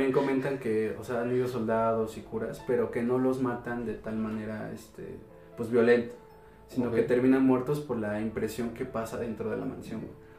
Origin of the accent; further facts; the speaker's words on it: Mexico City, Mexico; como somos de Ciudad de México